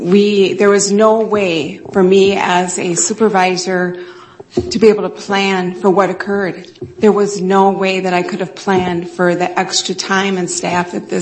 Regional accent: United States; I am from Brown County.

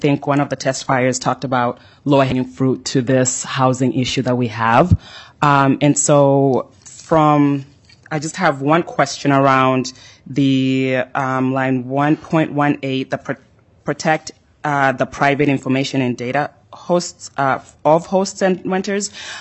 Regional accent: Brooklyn Center, Minnesota, United States; our family home that I grew up in Brooklyn Center.

